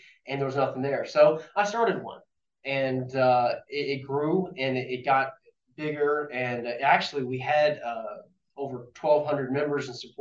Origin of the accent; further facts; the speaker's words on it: the South, United States; And growing up in the South and everything, you know, you grew up around guns and shooting.